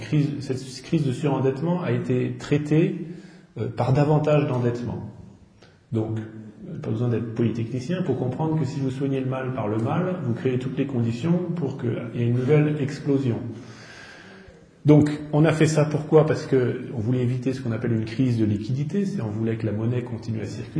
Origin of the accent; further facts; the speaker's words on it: United States; je suis américain moi-même et je vote aux États-Unis